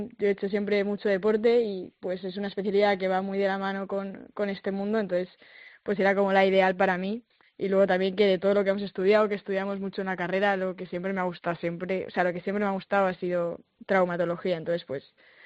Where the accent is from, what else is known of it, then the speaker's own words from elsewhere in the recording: Valencia, Valencian Community, Spain; Pues yo soy de Valencia, no soy de muy lejos.